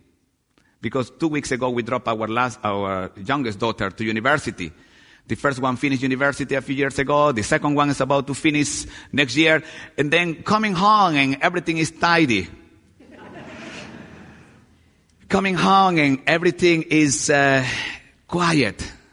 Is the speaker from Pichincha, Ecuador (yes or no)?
no; Guayaquil, Guayas, Ecuador; English is a second language; I was born in Ecuador. Ecuador is the country I come from. Guayaquil is the city where I live. I grew up in a Baptist setting. My father is still a Baptist minister in Guayaquil.